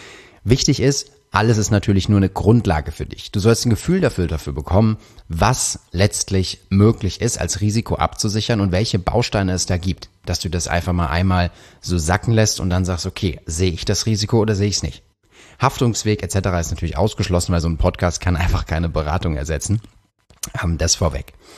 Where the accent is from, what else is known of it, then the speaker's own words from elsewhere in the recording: Karlsruhe, Baden-Württemberg, Germany; ich komme aus Karlsruhe und das ist quasi gefühlt so vor der Haustür